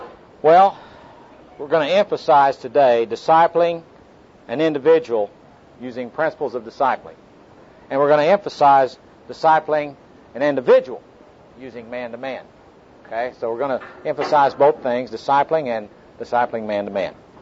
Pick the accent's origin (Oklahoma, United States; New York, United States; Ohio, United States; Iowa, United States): Oklahoma, United States; Oklahoma City; I'm from Oklahoma City, and I'm a businessman there